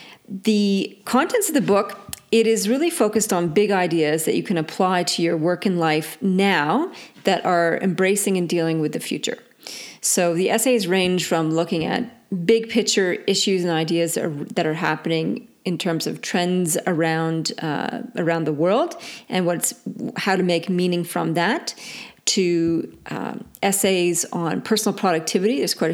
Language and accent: English; Canada; accent: Canadian; now in Australia; Now, I know my Canadian accent doesn't do it justice, but that's the expression I learned last week from a group.